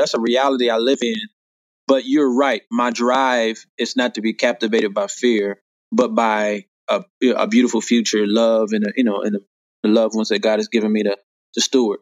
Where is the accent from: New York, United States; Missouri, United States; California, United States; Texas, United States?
Missouri, United States; Ferguson; But, you know, I grew up in Ferguson. Grew up in Berkeley and Florissant. Those are all surrounding municipalities that are at least the minutes away from each other.